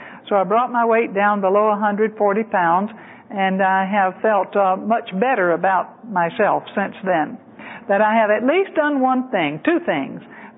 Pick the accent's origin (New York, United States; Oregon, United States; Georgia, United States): Georgia, United States; Highest salt use is in Evans County, Georgia, which is only a few miles from the place where I grew up in South Georgia.